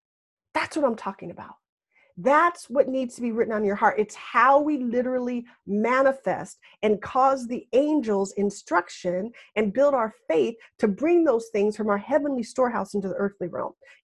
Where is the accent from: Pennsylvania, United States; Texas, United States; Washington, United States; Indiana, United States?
Washington, United States; And I grew up with the Seattle Seahawks. I'm from Washington State. And we had season tickets most of my life.